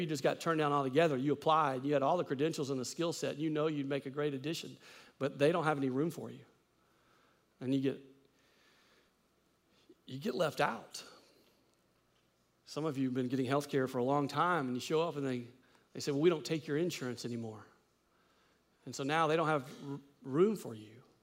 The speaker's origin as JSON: {"language": "English", "country": "United States", "said": "But I'm American."}